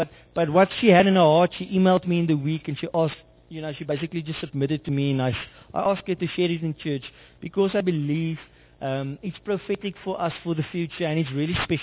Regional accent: South Africa; first language Afrikaans; English is a second language; If you listen to me, you would know I grew up in Afrikaans, and I didn't really talk or speak a lot of English.

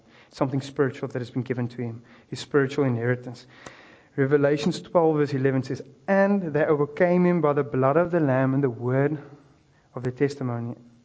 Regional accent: Windhoek, Khomas, Namibia; I'm from Windhoek, Shofa. I come from Stelling. No, I come from Windhoek. I studied in Stellenbosch, and then I came back here again.

